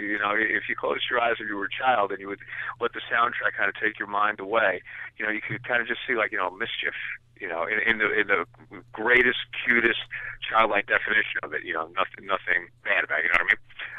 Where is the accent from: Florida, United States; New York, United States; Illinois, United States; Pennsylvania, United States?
New York, United States; New York City; You see, Paul and I grew up in New York City. We grew up in the shadows of Madison Square Garden.